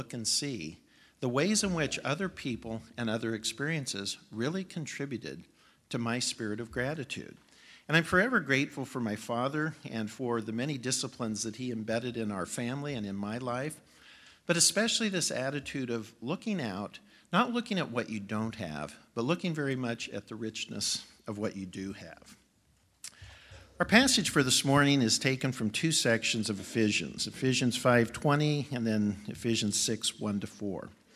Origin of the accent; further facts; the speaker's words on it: Eugene, Oregon, United States; When I was growing up in Eugene, Thanksgiving was just long enough to relax, but not long enough to go anywhere.